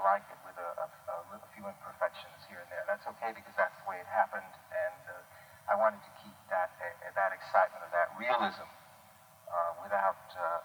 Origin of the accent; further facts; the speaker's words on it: New York City, New York, United States; as a New Yorker myself, I mean, I have the usual love-hate relationship with the city